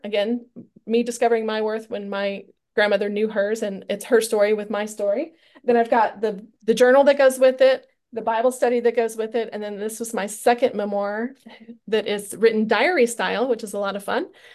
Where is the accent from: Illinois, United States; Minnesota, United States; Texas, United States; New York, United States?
Texas, United States; San Antonio; I live about an hour and a half east of Dallas. I'm from San Antonio originally, which is 5 hours south of me now